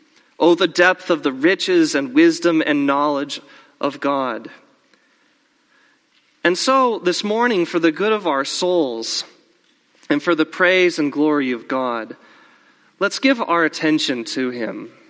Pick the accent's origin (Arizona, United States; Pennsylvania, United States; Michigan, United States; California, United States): Arizona, United States; Growing up in Arizona, I never made it to the beach until I was, I think, in high school was the first time I saw the ocean.